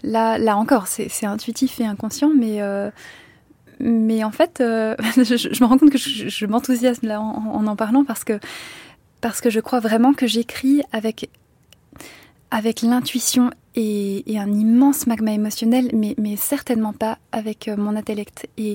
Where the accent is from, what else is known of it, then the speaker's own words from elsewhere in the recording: South Korea; first language Korean; French is a second language; alors que le coréen est ma première langue maternelle, mais que j'ai petit à petit perdu